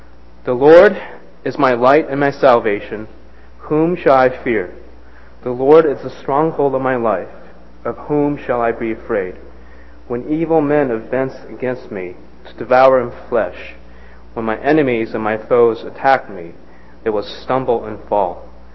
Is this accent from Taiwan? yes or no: yes; Taiwan; I was born in Taiwan. I was raised partly in Taiwan. And the last time I was back was a couple years ago.